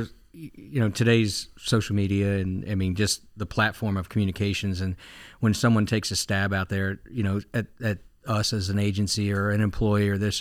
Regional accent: Pennsylvania, United States; And you talk about, like, where are you from? Pennsylvania. You ever been to Potter County?

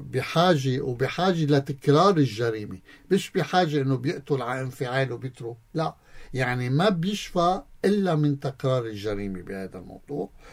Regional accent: Lebanon; عندنا بلبنان

